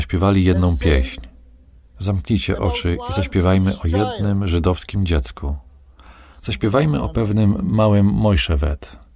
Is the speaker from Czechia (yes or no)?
yes; Czechia; Pochodzę z Czech i czuję się winna